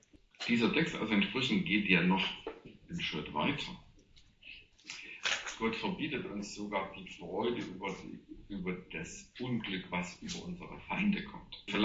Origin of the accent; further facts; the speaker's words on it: Germany; Lieben, ich sage das als ein Deutscher.